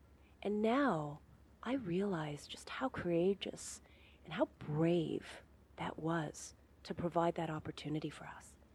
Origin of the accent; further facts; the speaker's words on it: Canada; it was as a minority, it was as an immigrant, it was as a Canadian.